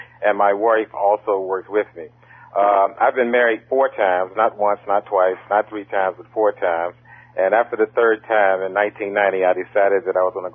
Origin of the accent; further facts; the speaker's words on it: Los Angeles, California, United States; I'm from Los Angeles, California. Really been here about 2 years. I used to live in New Jersey